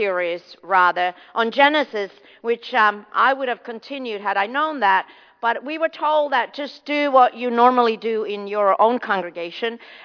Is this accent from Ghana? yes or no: no; Finland; now in New York, United States; I was born and raised in Finland, so my chances of being anything but Lutheran were slim or none. So I'm a Lutheran, born and raised, and when I, as an adult, came to New York